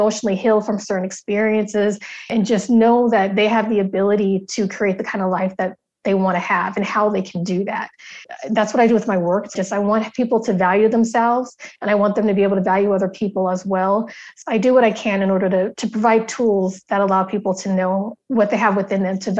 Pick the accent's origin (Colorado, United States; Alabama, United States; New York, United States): Colorado, United States; Denver; also born or lived in Wichita, United States; Growing up, I was born in Wichita, Kansas, and my mother needed to leave a marriage that definitely wasn't working. And we ended up moving back here to Denver, Colorado, where I currently am.